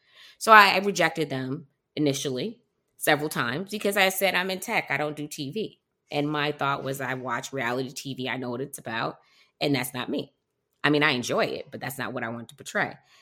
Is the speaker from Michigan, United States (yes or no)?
yes; Detroit, Michigan, United States; I grew up in Detroit, Michigan, grew up an only child, but I do have a sister.